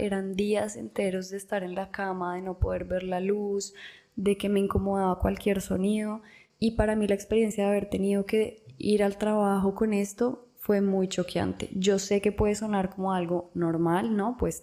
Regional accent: Bogotá, Colombia; Como saben … Nosotros somos los dos colombianos de Bogotá.

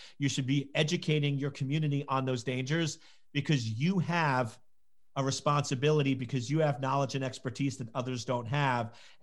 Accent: Scotland, United Kingdom; I'm Scottish, so we call her Nana.

